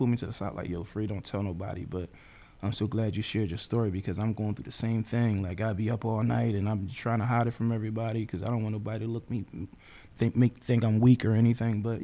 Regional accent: Philadelphia, Pennsylvania, United States; I'm from Philly. I'm from the streets.

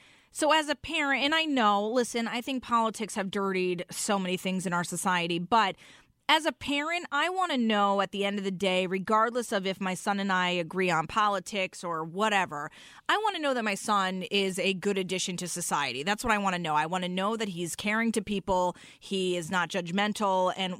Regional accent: Milford, Connecticut, United States; so I'm from Milford, I feel like if Mayor Ben Blake knew that this day existed

